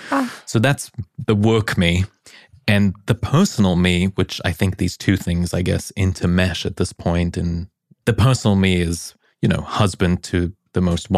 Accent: South Africa; also born or lived in Europe; now in United States; And I was born in South Africa. I'd like to say I was born in Africa, bred in Europe, and now choose to live in America.

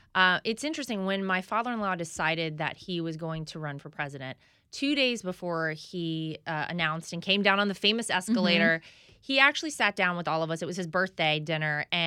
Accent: North Carolina, United States; I went to a rally with him in my home state of North Carolina.

